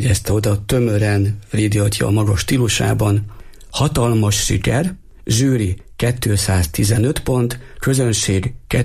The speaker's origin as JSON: {"language": "Hungarian", "region": "Nógrád", "country": "Hungary", "said": "Én Nógrád megyéből származom, és nálunk nincs vasúti közlekedés, hanem Aszód a legközelebbi vasútállomás"}